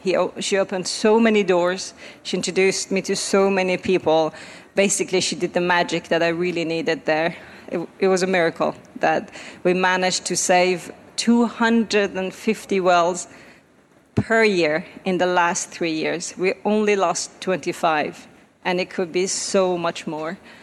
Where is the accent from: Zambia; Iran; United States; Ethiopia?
Iran; I'm born and raised in Iran